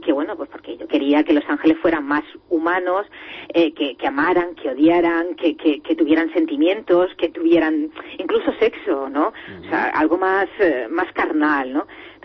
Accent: Águilas, Region of Murcia, Spain; esta novela surgió saliendo de mi pueblo, de Águilas, ¿no?

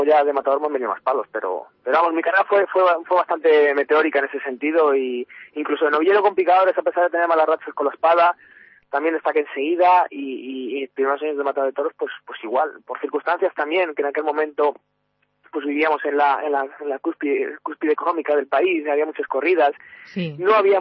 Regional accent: Fuenlabrada, Community of Madrid, Spain; Pues precisamente de los festejos populares de mi pueblo, de Fuenlabrada, y de los pueblos de alrededor

